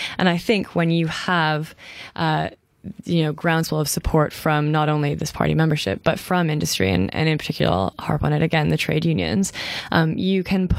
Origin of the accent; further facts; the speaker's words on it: Canada; As a Canadian